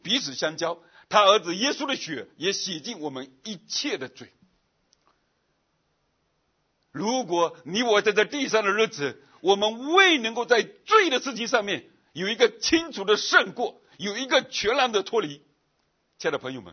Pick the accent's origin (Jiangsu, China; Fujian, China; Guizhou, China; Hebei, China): Fujian, China; 我回到福建老家农村哈